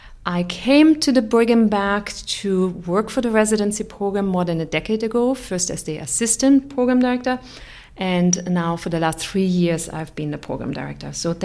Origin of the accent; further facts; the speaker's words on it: Germany; moved away as an adult; Originally, though, I'm from Germany. I went to medical school there